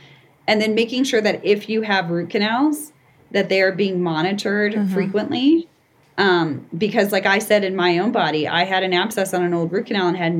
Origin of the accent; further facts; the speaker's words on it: Colorado, United States; I'm from Colorado, so we say, you know, crunchy organics.